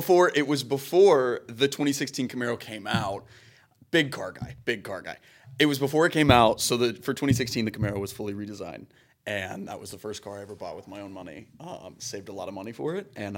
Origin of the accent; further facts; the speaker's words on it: Arkansas, United States; I grew up in Arkansas, well, actually, it's not really. I tell people it's the middle of nowhere, Arkansas, because it feels more fun, but it's actually not. It's like a small town.